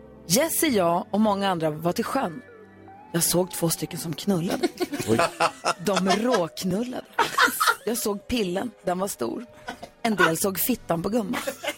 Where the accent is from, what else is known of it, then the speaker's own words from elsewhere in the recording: Luleå, Norrbotten County, Sweden; Så var min uppväxt i Luleå i alla fall.